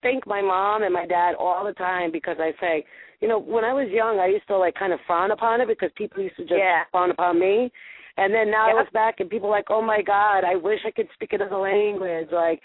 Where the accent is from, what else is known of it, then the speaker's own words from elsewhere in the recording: Rhode Island, United States; accent: Rhode Island; I spoke English very well, but I have an accent on top of my Rhode Island accent. So, yeah, it was a little difficult with certain, because where I grew up was kind of a yuppie kind of area.